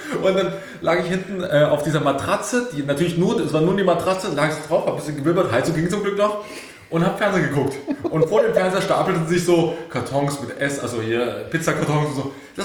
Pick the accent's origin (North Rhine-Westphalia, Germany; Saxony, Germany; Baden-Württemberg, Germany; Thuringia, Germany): Saxony, Germany; Dresden; now in Berlin, Germany; Ich komme aus Dresden